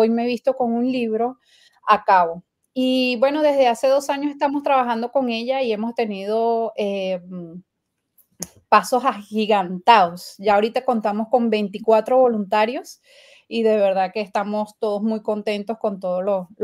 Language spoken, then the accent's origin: Spanish; Venezuela; moved away as an adult; now in Netherlands; Soy venezolana y llegué acá a Holanda hace 6 años.